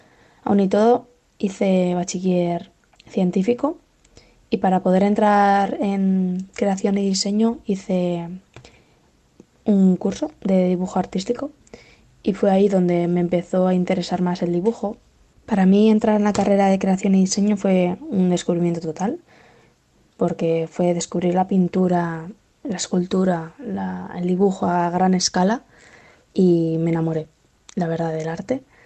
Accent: Hondarribia, Basque Country, Spain; soy de Hondarribia, un pueblito que está en Guipúzcoa y que hace frontera con Francia.

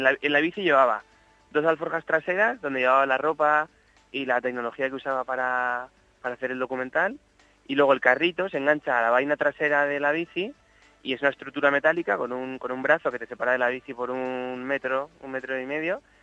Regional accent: Alicante, Valencian Community, Spain; Yo soy de Alicante, aquí nunca llueve.

